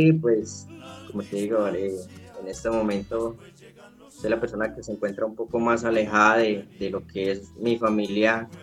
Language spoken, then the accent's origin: Spanish; Mongua, Boyacá, Colombia; Soy del departamento de Boyacá, como les comento. Soy del pueblo de Mongua.